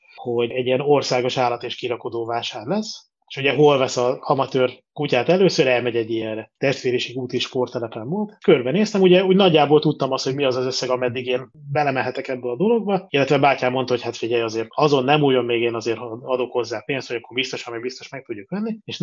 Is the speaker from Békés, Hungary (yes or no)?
yes; Doboz, Békés, Hungary; Tehát én Békés Csaba mellől származom Dobozról.